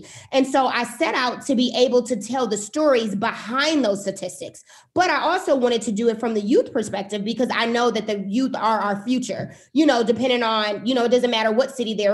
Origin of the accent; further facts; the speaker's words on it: Milwaukee, Wisconsin, United States; So I am a Milwaukee native where I grew up in Milwaukee.